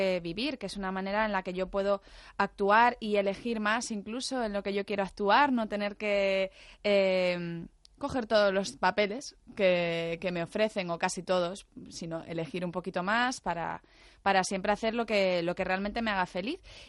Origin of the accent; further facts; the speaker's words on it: Lugo, Galicia, Spain; las fiestas del carnaval en Lugo, que es de donde yo soy